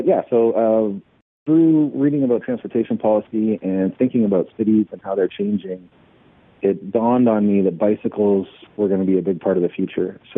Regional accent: Canada; I'm from Canada originally, and I got into businesses in Canada when I was pretty young.

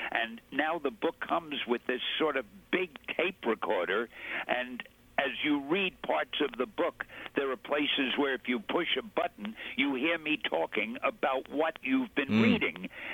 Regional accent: New York City, New York, United States; So since I came from New York, it was so easy for me to be somewhat accurate in what I wrote about if I kept all the characters around New York.

